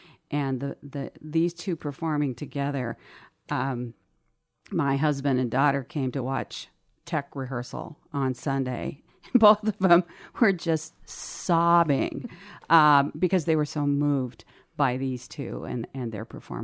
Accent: Pueblo, Colorado, United States; she was from my hometown in Pueblo, Colorado.

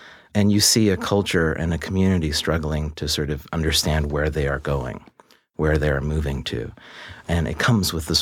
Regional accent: Morgantown, West Virginia, United States; You know, I grew up in Morgantown, West Virginia.

